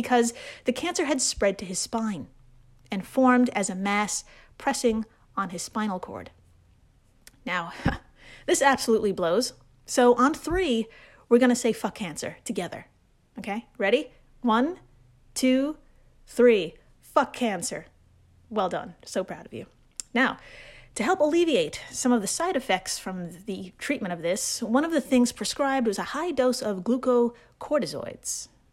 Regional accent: Brooklyn, New York, United States; I butchered that, but I'm from Brooklyn. That's as good as it's going to get.

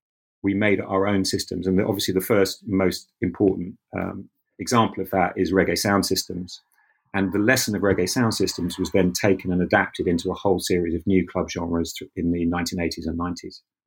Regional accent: London, United Kingdom; white middle-class people growing up in London also were given access to this space

